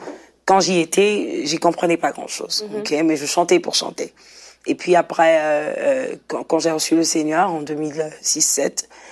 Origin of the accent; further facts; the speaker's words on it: Kinshasa, DR Congo; qu'on diffuse sur Internet et aussi dans des télés de chez nous à Kinshasa.